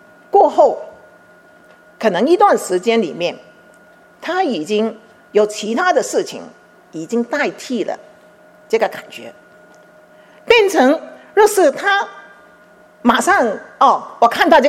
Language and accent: Chinese; China; 我们中国人有一句话，伴君与伴虎